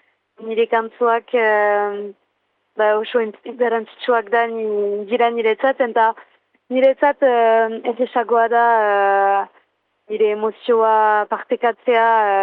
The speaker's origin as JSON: {"language": "Basque", "town": "Ustaritz", "region": "Nouvelle-Aquitaine", "country": "France", "lives_now": "Bayonne, France", "said": "Bai, arok, Baionan biz naiz, baina Uztaritzekoa naiz, bai."}